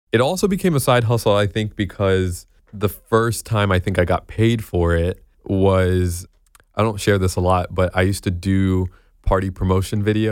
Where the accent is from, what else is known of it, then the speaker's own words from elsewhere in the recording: Florida, United States; now in Los Angeles, United States; A couple FL boys.